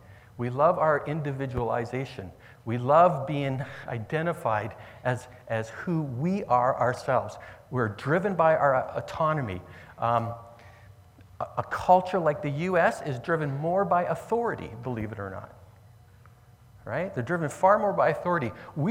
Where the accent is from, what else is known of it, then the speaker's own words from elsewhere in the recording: Canada; We don't understand this thing of kingship because we're Canadian in a modern world. And I'm going to get to the Canadian thing in just a minute.